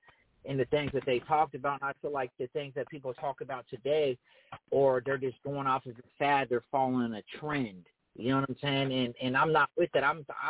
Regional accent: Chicago, Illinois, United States; now in Portland, United States; Man, I'm from Portland, Oregon, originally from Chicago.

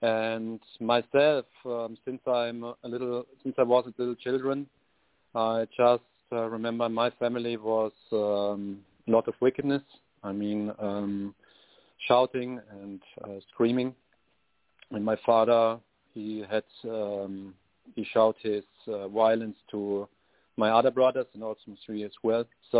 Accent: Marburg, Hesse, Germany; English is a second language; now in Ireland; Yeah, I was born in Marburg and lived in a little village not far away from it.

